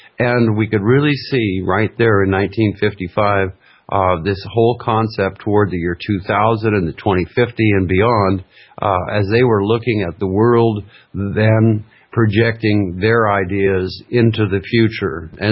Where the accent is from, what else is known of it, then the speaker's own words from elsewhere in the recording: Fairbanks, Alaska, United States; When we grew up in Fairbanks, Alaska, everything was black and white.